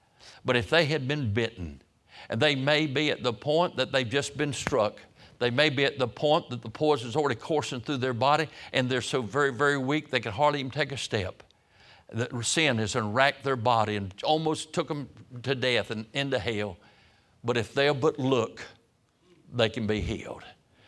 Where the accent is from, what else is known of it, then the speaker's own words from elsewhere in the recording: Roanoke Rapids, North Carolina, United States; in my hometown in Roanoke Rapids, a little boy in a cotton mill town, didn't know anything about anything